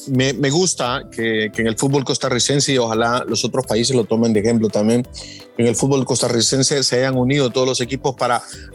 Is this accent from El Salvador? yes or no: yes; El Salvador; Yo lo digo porque también, por ejemplo, en mi país, en El Salvador, no existe esa unión.